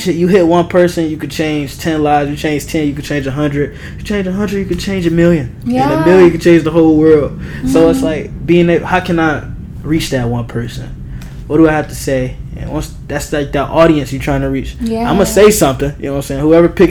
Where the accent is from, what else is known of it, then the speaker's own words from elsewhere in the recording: Detroit, Michigan, United States; You know, I grew up in Detroit, and making it to the age that I'm at now is mm-hmm. like super unheard of.